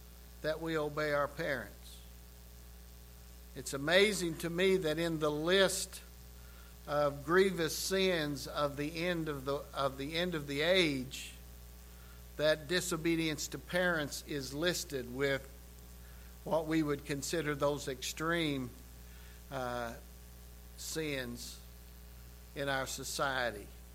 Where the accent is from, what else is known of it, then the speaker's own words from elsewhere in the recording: the Ozarks, United States; We're from the Ozarks.